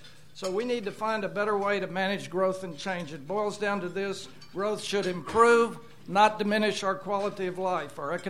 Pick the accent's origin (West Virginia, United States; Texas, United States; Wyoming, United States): Texas, United States; Houston; Houston is my hometown. It's a city I know very well. I love this city.